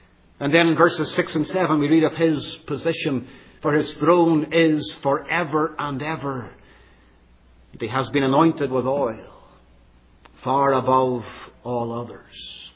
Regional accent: United Kingdom; I come from the United Kingdom, and we have a monarchy over there

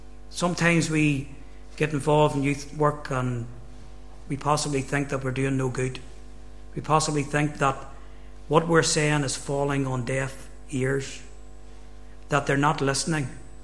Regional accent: Northern Ireland, United Kingdom; I was just a young lad that was growing up in the Troubles

